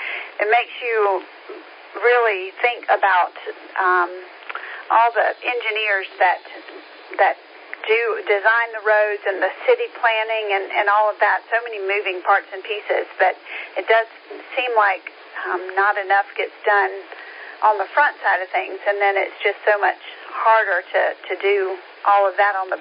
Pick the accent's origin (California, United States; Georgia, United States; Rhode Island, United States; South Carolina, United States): South Carolina, United States; Greenville; I grew up in Greenville, and I remember when there was nothing out that way.